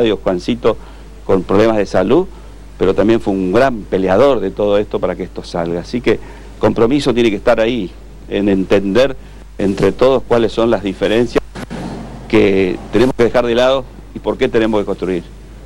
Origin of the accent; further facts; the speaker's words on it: Villa Ángela, Chaco, Argentina; en este cruce de las vías del ferrocarril y este puente, de mi pueblo nomás, de Villa Ángela